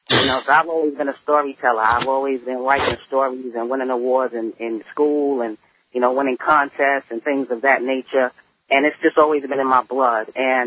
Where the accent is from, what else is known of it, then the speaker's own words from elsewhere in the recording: Bronx, New York, United States; now in Richmond, United States; It is now my home, but I'm originally from the Bronx, uptown, boogie down.